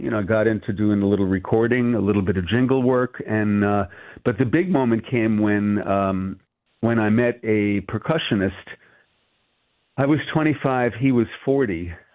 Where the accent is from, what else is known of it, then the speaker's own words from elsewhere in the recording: New York City, New York, United States; I'm from New York City, so I just, rented a room here and there, and just kept my expenses down.